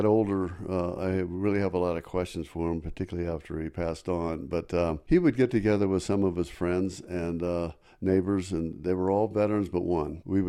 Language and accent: English; Walnut Creek, California, United States; also born or lived in Alameda; now in Albuquerque, United States; I grew up in the Walnut Creek, Pleasant Hill area. The reason I say there was two, they changes without moving one city to the other, but so I grew up in the East Bay area. I was born in Alameda.